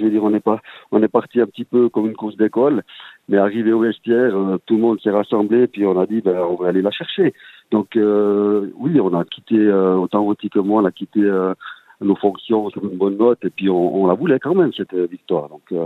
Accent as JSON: {"language": "French", "region": "Fribourg", "country": "Switzerland", "lives_now": "La Chaux-de-Fonds, Switzerland", "said": "Comme vous savez, moi, je viens à la base de Fribourg. J'habite la Chaux-de-Fonds."}